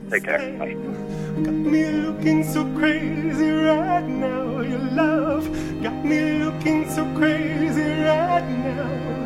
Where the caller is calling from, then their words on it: Chicago, Illinois, United States; I'm calling from Chicago, Illinois.